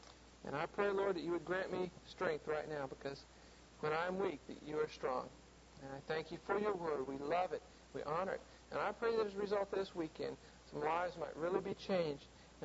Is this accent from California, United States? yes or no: yes; Los Angeles, California, United States; now in Iowa, United States; I am from California, from Los Angeles, a little tiny town that you may have never heard of. But the armpit of America, smog capital of the world. I came up here to Iowa, beautiful Iowa, nice fresh air